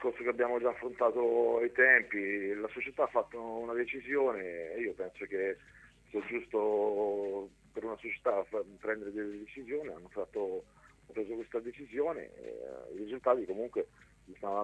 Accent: Ancona, Marche, Italy; sono di Ancona e è sempre bello ritornare

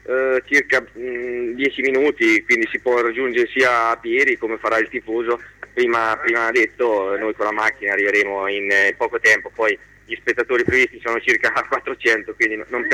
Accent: Senegal; Io sono senegalese

